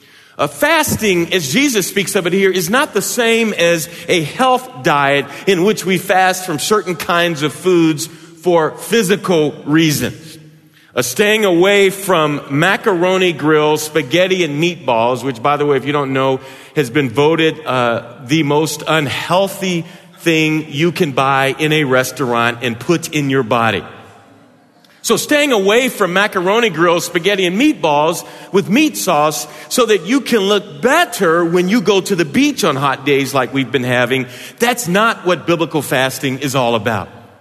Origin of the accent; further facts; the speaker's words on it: St. Louis, Missouri, United States; Dick Gregory grew up in the same neighborhood I grew up in St. Louis.